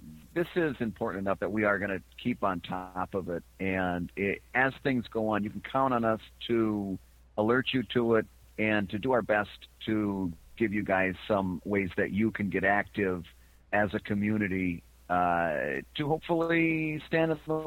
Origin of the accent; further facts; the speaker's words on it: Midwest, United States; Number one, I'm from the Midwest.